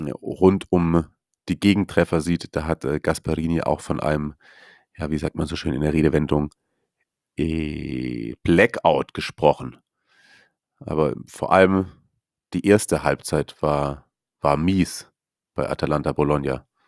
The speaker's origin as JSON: {"language": "German", "region": "Baden-Württemberg", "country": "Germany", "said": "dreierles S, wie man bei uns in Schwabe früher gesagt hat, dreierles S."}